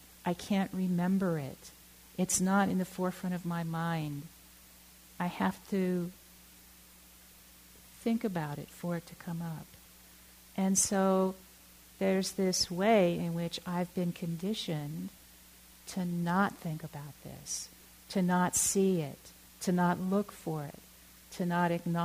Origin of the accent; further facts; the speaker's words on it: Oakland, California, United States; I was born and raised in Oakland. My partner was born and raised in Oakland.